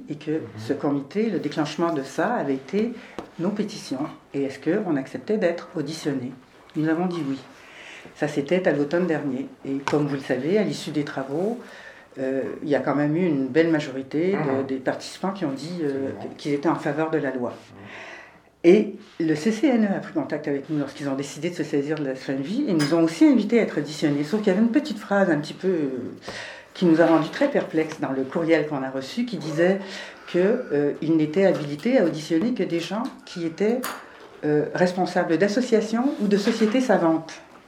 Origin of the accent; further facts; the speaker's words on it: Canada; moved away as an adult; now in France; Je suis française depuis 40 ans, on dit qu'il prend mari, prend pays, mais bon, je suis d'origine du Canada.